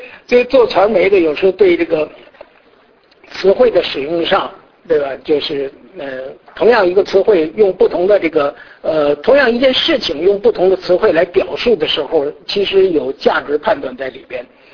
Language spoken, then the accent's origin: Chinese; Beijing, China; 我是北京过来的